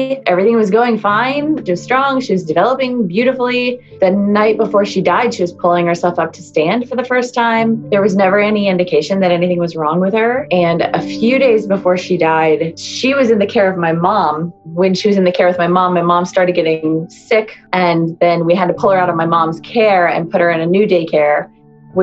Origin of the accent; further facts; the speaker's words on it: Clarksburg, Maryland, United States; We're from Clarksburg, Maryland.